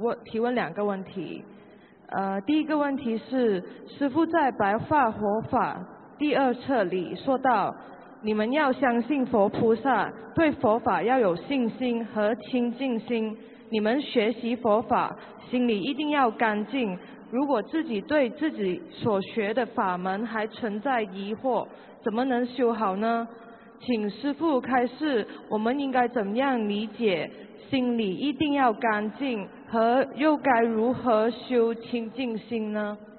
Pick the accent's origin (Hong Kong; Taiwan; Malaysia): Hong Kong; 香港的。香港。